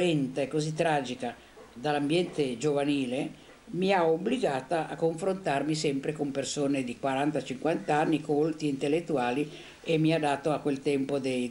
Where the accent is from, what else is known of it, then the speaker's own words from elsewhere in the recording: Genoa, Liguria, Italy; born there; Io sono nata a Genova nel 1924, il 15 febbraio del 24, in una famiglia ebraica. Mia madre è di Alessandria, è di un'antichissima famiglia ebraica alessandrina